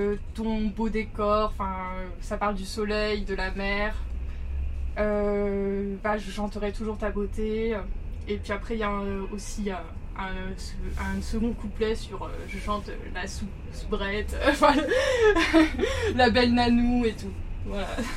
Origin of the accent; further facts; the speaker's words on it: Nice, Provence-Alpes-Côte d'Azur, France; now in Paris, France; Alors moi, mon père est niçois et ma mère est parisienne. Donc, et j'ai grandi à Nice. Et maintenant, je fais mes études à Paris.